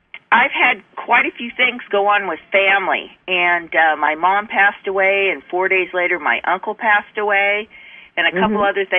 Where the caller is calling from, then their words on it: California, United States; calling in from the Bay Area.